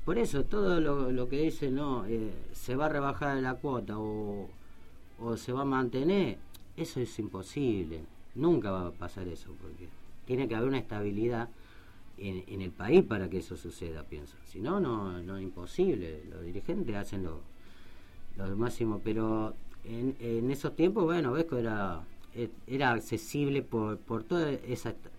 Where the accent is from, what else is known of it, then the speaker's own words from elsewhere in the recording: Rosario, Santa Fe, Argentina; born there; porque lo que nacimos en Rosario somos profetas en tierra ajena